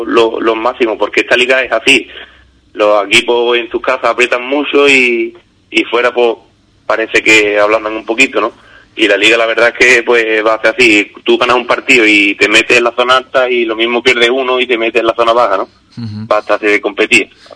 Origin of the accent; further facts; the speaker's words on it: Ubrique, Andalusia, Spain; los tres somos de Ubrique, somos tres buenos porteros de aquí de Ubrique